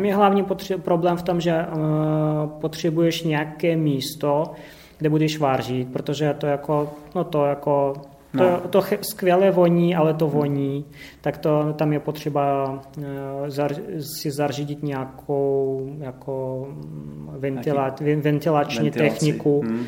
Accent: Siberia, Russia; No, jsem ze Sibiře, ale kvasinky nejsou.

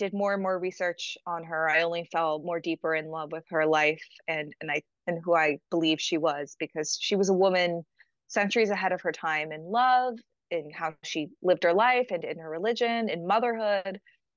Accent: United States; because obviously the voice gives it away, I'm not English. We still study the reign of King Henry VIII in the Tudor period in America

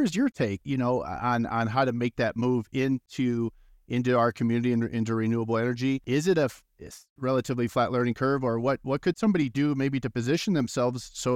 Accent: Midwest, United States; now in Colorado, United States; Obviously here in Colorado, my family and I have been here going on 11 years, which is kind of wild. I grew up in the Midwest where solar probably isn't as, you know, as exciting.

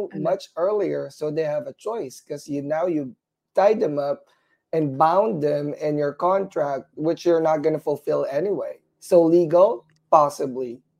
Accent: Philippines; I'm a brown person, right? I came from the Philippines.

